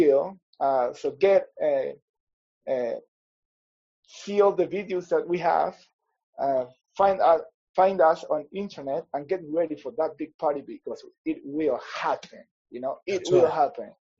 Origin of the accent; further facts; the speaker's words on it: Peru; So you can find me like … you know, I'm from Peru.